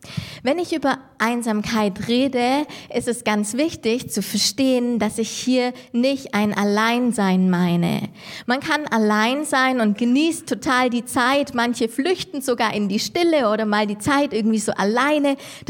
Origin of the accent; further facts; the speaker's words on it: Speyer, Rhineland-Palatinate, Germany; Ich komme aus Speyer, aus der Pfalz.